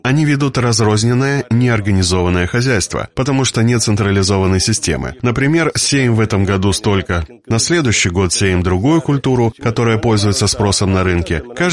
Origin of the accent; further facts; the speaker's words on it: Bedragii Vechi, Edineț District, Moldova; в моем родном селе, расположенном на берегу прута, в Бедраджи-Веке Единского района, где жили в основном резиши